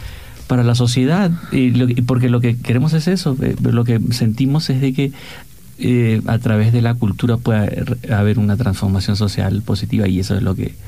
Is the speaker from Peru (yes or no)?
yes; Peru; now in La Paz, Bolivia; He nacido en Perú, pero me siento boliviano. Llevo aquí desde el año 95, que con mis padres llegamos a La Paz